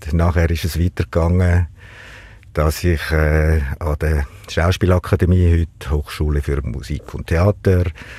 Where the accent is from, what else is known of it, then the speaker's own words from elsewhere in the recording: Zurich, Switzerland; Ja, ich bin am Zürichsee aufgewachsen.